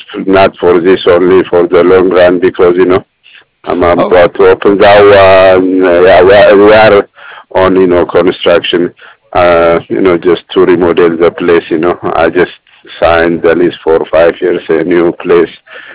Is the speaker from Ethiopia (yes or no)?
yes; Ethiopia; I'm from Ethiopia, by the way, and so we have all the, you know, spice food.